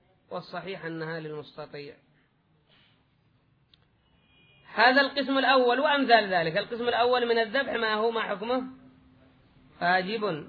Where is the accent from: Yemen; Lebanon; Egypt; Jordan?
Yemen; هذا عندنا في اليمن الأحكام الجاهلية